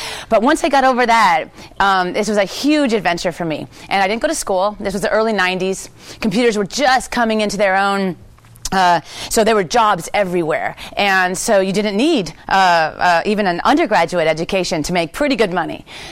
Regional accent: Indiana, United States; I grew up in the Midwest, in a very rural part of the world, on a farm in Indiana.

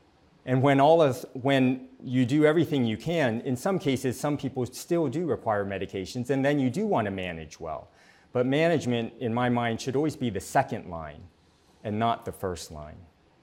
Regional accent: San Diego, California, United States; I grew up here in San Diego.

